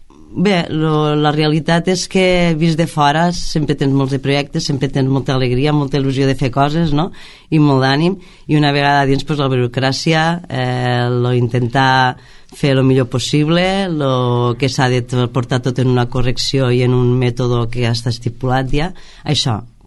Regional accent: Amposta, Catalonia, Spain; born there; now in Roquetes, Spain; Soc nascuda a Amposta, però, vamos, porto 30 anys aquí al poble i me considero ja roquetera.

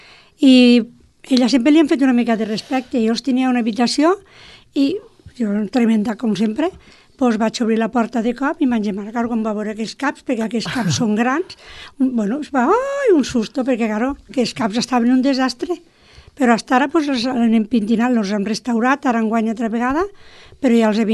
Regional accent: Roquetes, Catalonia, Spain; also born or lived in Seville; Soc roquetera, soc de Sevilla, però soc roquetera 100%.

